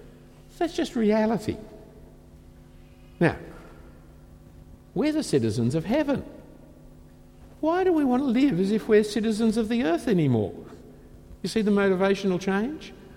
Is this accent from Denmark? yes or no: no; Australia; hey, I'm an Australian, this is the side we drive on.